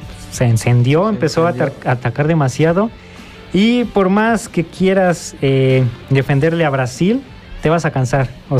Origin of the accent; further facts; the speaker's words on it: Spain; Pero yo soy español.